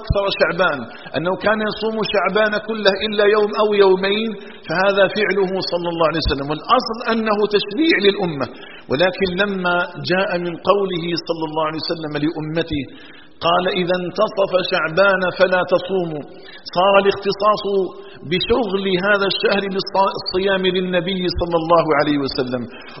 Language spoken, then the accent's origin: Arabic; Algeria; أن يجعل بلدنا الجزائر آمنا مطمئنا